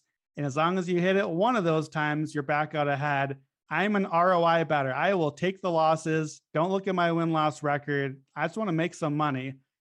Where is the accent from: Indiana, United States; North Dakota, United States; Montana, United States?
North Dakota, United States; Like, look, I'm from North Dakota. I've known a few Chets in my life.